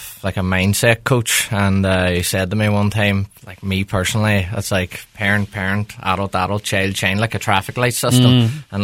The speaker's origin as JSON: {"language": "English", "town": "Letterkenny", "region": "Ulster", "country": "Ireland", "tie": "born or raised there", "said": "I love growing up in Letterkenny. That's why, like, I'm really community-driven, to be honest, because I grew up in an amazing town with great opportunities and great people"}